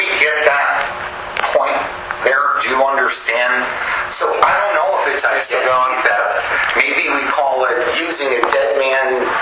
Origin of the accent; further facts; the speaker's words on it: Chicago, Illinois, United States; I was confused at first too because I'm from Chicago. We use the word executor.